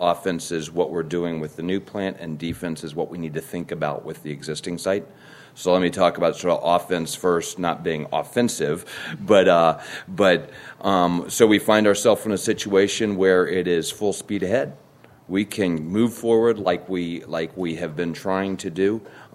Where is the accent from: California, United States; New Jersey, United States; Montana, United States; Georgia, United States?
California, United States; Atascadero; from Atascadero, California. I'm also the city manager.